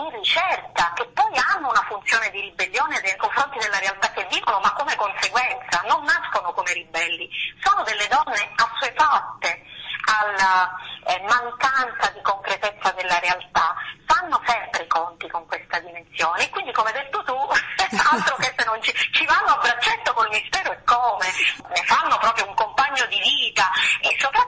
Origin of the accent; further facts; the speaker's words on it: Syracuse, Sicily, Italy; io vengo da Siracusa e quindi io sono cresciuta a pane e tragedie classiche.